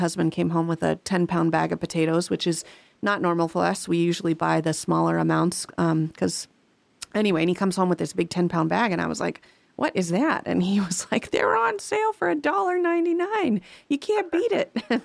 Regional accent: Oregon, United States; Yeah, I grew up in Oregon. In Oregon, and every time we cross the border down into California, same thing.

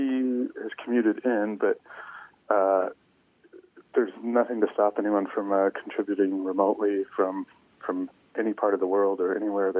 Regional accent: Anchorage, Alaska, United States; also born or lived in Fairbanks; Sure. I was born in Fairbanks and have lived in Anchorage most of my life.

